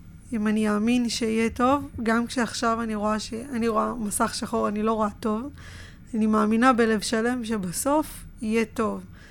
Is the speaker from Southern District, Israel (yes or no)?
yes; Ofakim, Southern District, Israel; זה אופקים זה אופקים, אין לעזור, זה העיר שגדלתי בה.